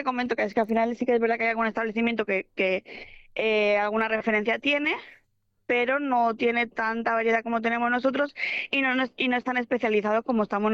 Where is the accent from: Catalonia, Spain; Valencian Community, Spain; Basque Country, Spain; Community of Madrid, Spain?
Valencian Community, Spain; Valencia; Valencia, sí. Yo soy valenciana.